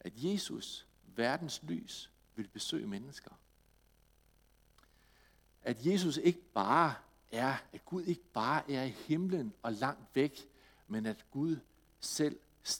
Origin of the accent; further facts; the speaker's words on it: Randers, Central Denmark Region, Denmark; Hjemme i Randers, der bliver det snart jul.